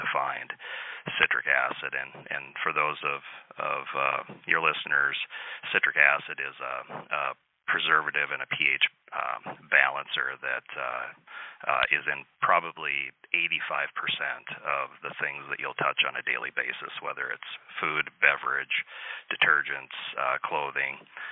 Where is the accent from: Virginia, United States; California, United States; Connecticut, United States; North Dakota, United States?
North Dakota, United States; My background, I grew up in North Dakota, agricultural background, and attended the University of North Dakota for aviation.